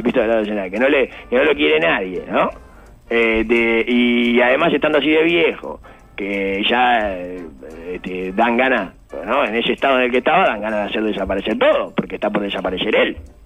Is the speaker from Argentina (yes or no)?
no; Uruguay; Esos somos los uruguayos opinando de la guerra.